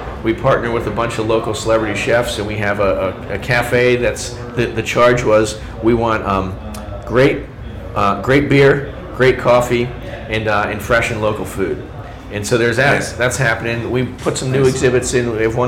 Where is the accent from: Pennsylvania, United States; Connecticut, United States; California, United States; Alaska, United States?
Pennsylvania, United States; Philadelphia; I'm from Philly.